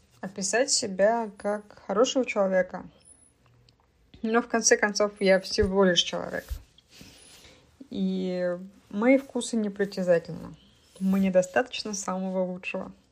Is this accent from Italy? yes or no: no; Kazan, Tatarstan, Russia; born there; English is a second language; I was born in Kazan, Republic of Tatarstan. I'm 30 years old. I am Tatar. I finished Kazan State Medical University